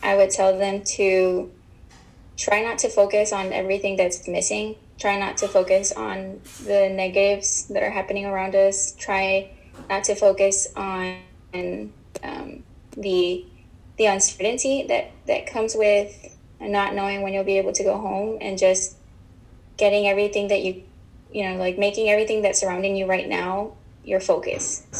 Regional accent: Tegucigalpa, Francisco Morazán, Honduras; I am 22 years old. I am from Tegucigalpa, Honduras

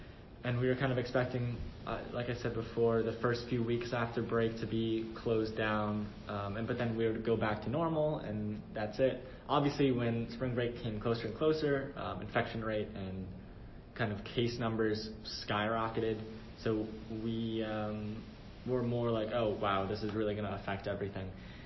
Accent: Bedford, New Hampshire, United States; I'm originally from Bedford, New Hampshire.

